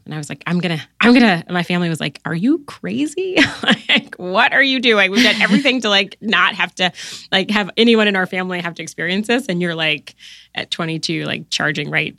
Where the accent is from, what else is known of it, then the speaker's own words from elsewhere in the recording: Newport News, Virginia, United States; Yeah, I grew up in Newport News, Virginia. So it's sort of tidewater. It's where, like, close to Virginia Beach and Hampton and Williamsburg.